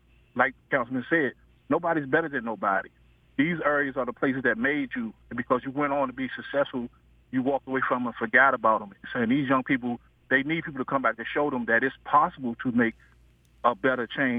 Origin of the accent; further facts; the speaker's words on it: Washington, District of Columbia, United States; You know, I grew up in Southeast D.C., and I experienced the gauntlet of crime, violence, and all those things.